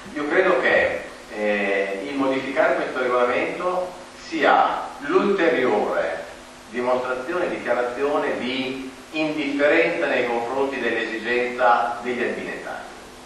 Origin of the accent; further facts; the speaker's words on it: Reggio Emilia, Emilia-Romagna, Italy; born there; io sono nato a Reggio, mi sono trasferito a Guinea 26 anni fa, quindi sono tanto non albinetano quanto lo sono.